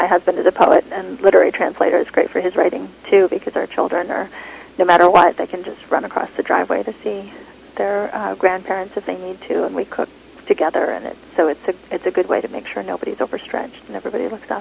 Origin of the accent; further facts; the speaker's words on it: Montreal, Quebec, Canada; now in Fayetteville, United States; It was the place where I grew up for sure.